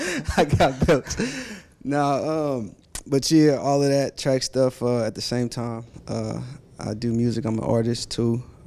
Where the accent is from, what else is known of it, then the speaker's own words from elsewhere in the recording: Phoenix, Arizona, United States; I'm from Phoenix, Arizona, South Phoenix, Arizona.